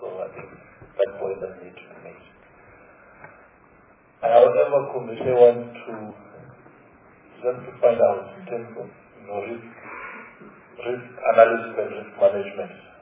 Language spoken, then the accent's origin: English; Soweto, Gauteng, South Africa; I come from Soweto